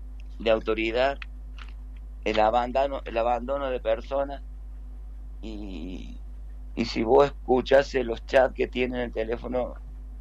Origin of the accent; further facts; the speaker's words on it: Córdoba, Argentina; yo estaba acá en Olver, porque soy de Olver, Río Cuarto, Olver